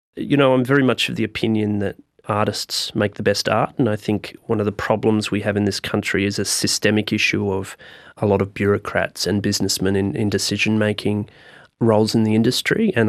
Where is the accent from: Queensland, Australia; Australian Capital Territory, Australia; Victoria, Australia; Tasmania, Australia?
Tasmania, Australia; Hobart; moved away as an adult; I was born in Hobart. I lived my first 25 years there.